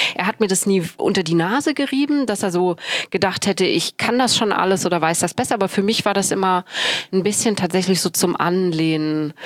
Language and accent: German; Düsseldorf, North Rhine-Westphalia, Germany; born there; ich bin in Düsseldorf geboren